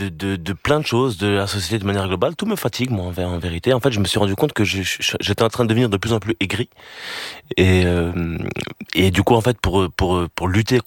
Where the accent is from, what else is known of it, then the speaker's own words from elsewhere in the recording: France; dans le sens où on est intégré, on est français, etc. Mais on doit toujours et encore honorer les traditions familiales.